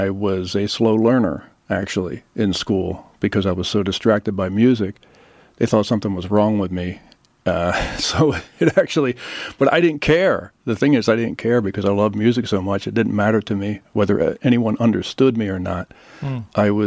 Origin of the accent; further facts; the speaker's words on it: Philadelphia, Pennsylvania, United States; You know, I grew up in the Philadelphia area, so doo-wop and Cameo Parkway were, you know, the first things I heard.